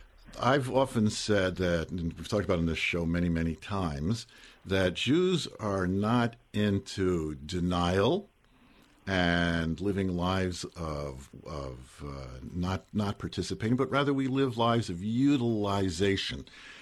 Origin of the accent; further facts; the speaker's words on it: United States; Is it just because we're American and we don't do things like third world countries?